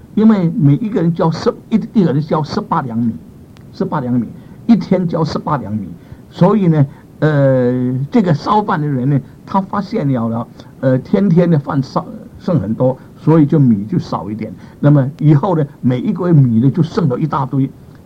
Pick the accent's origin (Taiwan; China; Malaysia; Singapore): China; Fujian; 我是闽南人，闽南人呢常常吃一种东西叫做发酵的笋